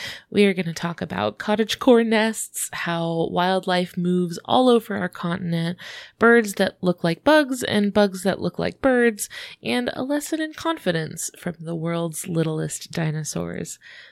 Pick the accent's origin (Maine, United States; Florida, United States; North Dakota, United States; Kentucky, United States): Florida, United States; I'm from Northern Florida, where we are right in that sort of marshy, like coastal salt marsh wetland.